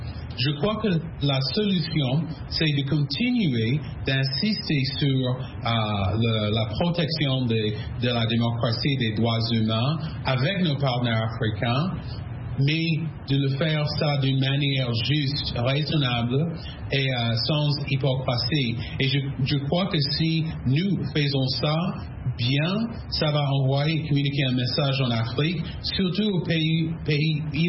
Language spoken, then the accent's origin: French; United States; moi en tant qu'Américain, je crois que nos engagements, nos partenariats à l'étranger doivent refléter nos valeurs